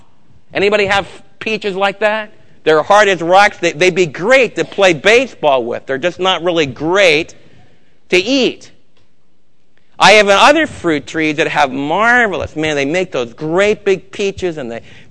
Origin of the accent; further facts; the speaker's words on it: New York, United States; I was raised in New York where even mafia gangsters would say